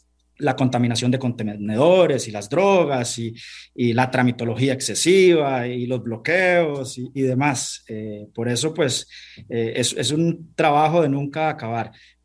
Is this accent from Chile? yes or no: no; Costa Rica; cuando hablamos con un comprador internacional y le decimos somos de Costa Rica